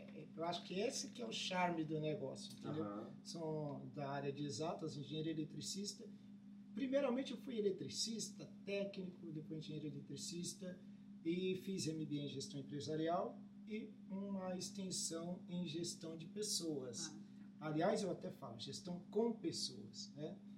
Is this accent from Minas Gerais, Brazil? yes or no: no; Santos, São Paulo, Brazil; Eu sou nascido na capital, em São, sim, Paulo. Mas eu já sou praticamente um santista de cidadão.